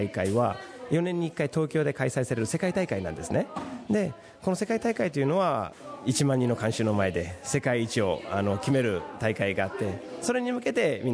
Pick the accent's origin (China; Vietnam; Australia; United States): Australia; Sydney, New South Wales; also born or lived in Japan; 生まれは日本なんですけど、4つの時にこっち来たんで、もう基本的に物心ついたらシドニーでしたね。